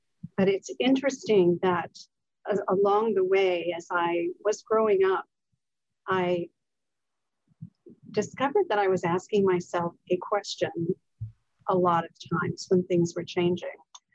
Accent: New England, United States; I grew up in New England. I am the youngest of four children and the only girl.

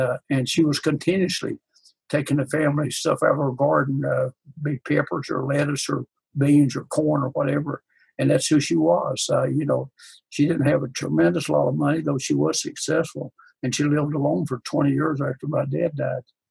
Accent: Virginia, United States; born there; I was born in Southwest Virginia, and my parents both went to the seventh grade.

